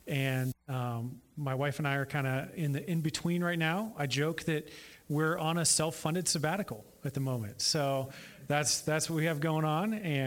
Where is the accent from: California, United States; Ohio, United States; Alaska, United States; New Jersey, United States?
California, United States; Placerville; also born or lived in San Francisco Bay Area; I grew up mostly here in Placerville. My family moved up from the Bay when I was about 4